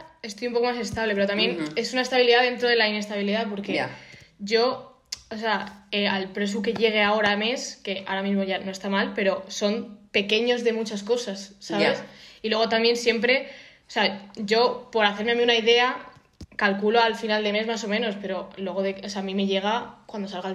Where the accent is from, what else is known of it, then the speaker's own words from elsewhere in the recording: Madrid, Community of Madrid, Spain; Yo soy de las pocas que soy madrileña